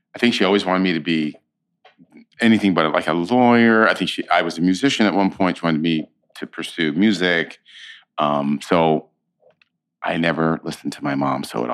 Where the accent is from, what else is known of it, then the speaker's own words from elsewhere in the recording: San Francisco, California, United States; I grew up in San Francisco, and they have a professional theater company there called the American Conservatory Theater